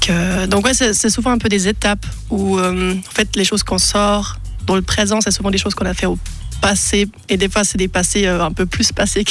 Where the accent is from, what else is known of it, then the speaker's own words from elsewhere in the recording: Switzerland; first language German; French is a second language; je suis suisse allemande, donc j'ai appris le français à l'école. Donc c'est vrai que c'est plus facile pour moi de réfléchir en allemand qu'en français.